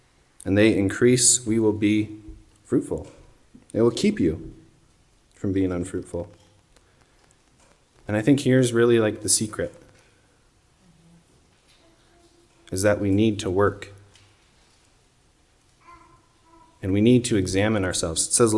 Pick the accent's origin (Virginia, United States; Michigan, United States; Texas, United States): Michigan, United States; now in Arizona, United States; Away, I'm in Arizona, I'm from Michigan, you know, family can't help.